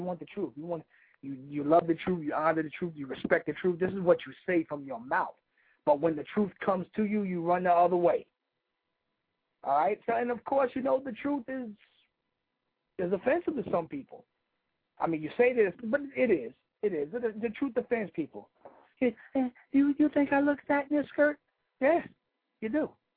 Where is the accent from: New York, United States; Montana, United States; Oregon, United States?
New York, United States; And again … This is our perspective radio. We are from New York.